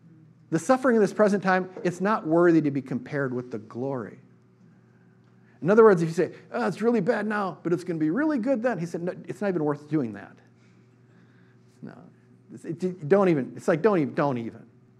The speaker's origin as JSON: {"language": "English", "town": "Eau Claire", "region": "Wisconsin", "country": "United States", "tie": "born or raised there", "said": "it was like I grew up in Eau Claire and play football on Friday nights in Carson Park."}